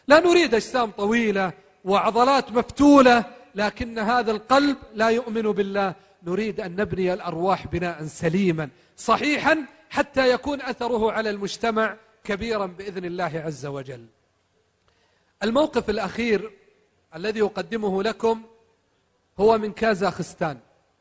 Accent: Mecca, Makkah Province, Saudi Arabia; قال من أين؟ قلت أنا من مكة.

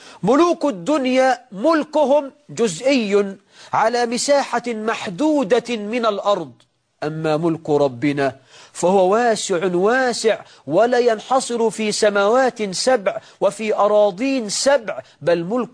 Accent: Egypt; بلدنا مصر

